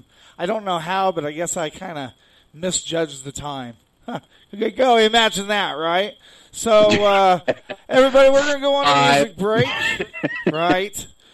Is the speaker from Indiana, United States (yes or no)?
yes; Kokomo, Indiana, United States; Kokomo is in a small town in Indiana, my hometown.